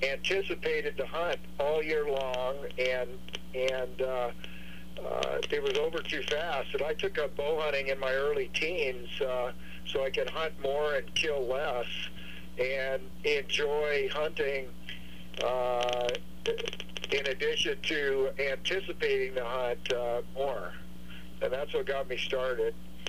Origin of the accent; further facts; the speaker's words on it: California, United States; I was taking my one legal deer a year in my home state of California